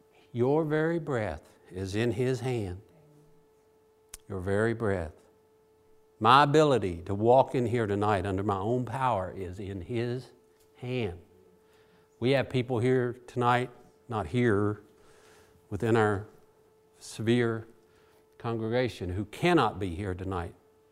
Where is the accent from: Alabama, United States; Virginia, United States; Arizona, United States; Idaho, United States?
Virginia, United States; we're like from Virginia, so we're a Virginian.